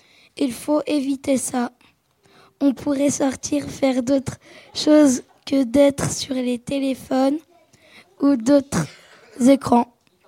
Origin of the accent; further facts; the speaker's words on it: Saint-Nicolas-de-Port, Grand Est, France; j'ai 10 ans et je viens de Saint-Nicolas-de-Port.